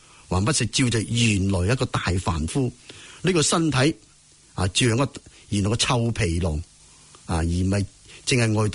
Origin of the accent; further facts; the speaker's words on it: Guangdong, China; 即系我哋广东人